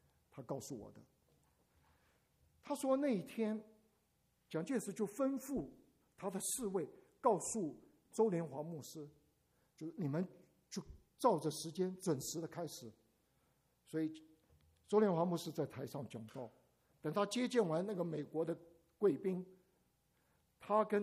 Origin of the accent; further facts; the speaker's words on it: Taiwan; 我讲第二个故事，我从台湾来